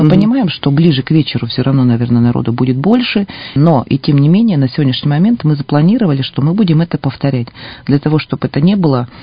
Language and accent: Russian; Siberia, Russia; Но мы же хлебосольные сибиряки.